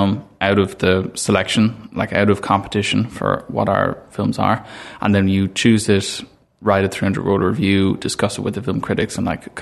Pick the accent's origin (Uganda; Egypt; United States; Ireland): Ireland; being an Irish person